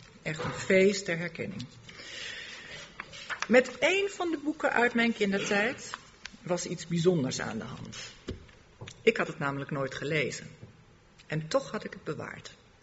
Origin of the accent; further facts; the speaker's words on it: Germany; also born or lived in Netherlands; ben ik verhuisd met mijn gezin naar Duitsland. Ik ben daar geboren en opgegroeid en het is, zoals dat heet, mijn vaderland. In Nederland heb ik ruim 20 jaar gewoond en gewerkt. Ik beschouw het als mijn moederland.